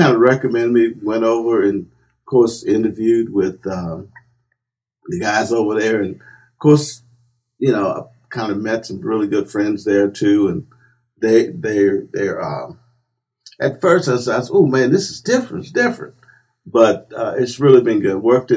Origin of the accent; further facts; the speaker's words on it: Jeanerette, Louisiana, United States; Grew up in Jenneret, Louisiana, right outside of New Iberia, and it's a little country town.